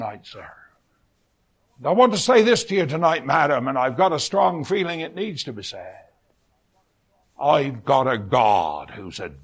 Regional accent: England, United Kingdom; as far as an Englishman is concerned

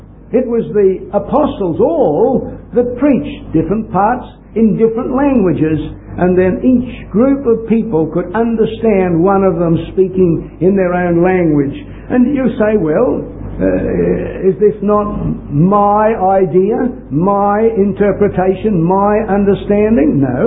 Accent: Australia; accent: Australian; I've just got to open my mouth in Canada and they know I'm an Australian. Because of my manner of speech. I can't cover it up.

